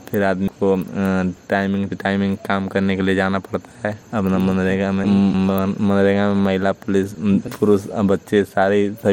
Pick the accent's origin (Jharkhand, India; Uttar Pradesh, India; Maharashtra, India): Uttar Pradesh, India; Hardaspur Khurd; मैं गाजीपुर जिले का रहने वाला हूँ, ग्राम हरदासपुर खुर्द। हमारी उम्र लगभग लगभग 27 वर्ष है। पिन कोड है 27-52-02।